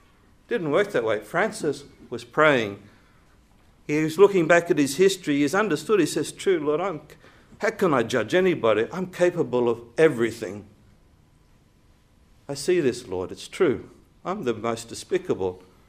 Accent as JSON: {"language": "English", "town": "Brisbane", "region": "Queensland", "country": "Australia", "tie": "born or raised there", "said": "I grew up in Brisbane, and I'm not a Queenslander anymore."}